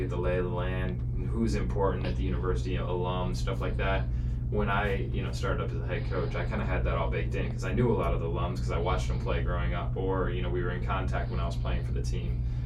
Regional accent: East Lansing, Michigan, United States; because I was raised in East Lansing, is part of who I am.

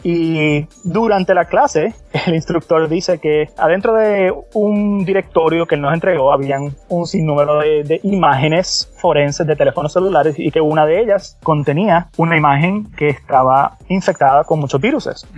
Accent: San Juan, Puerto Rico; now in West Palm Beach, United States; soy nacido y criado en San Juan, Puerto Rico. Ahora soy un detective en la policía local en West Palm Beach, en el estado de Florida.

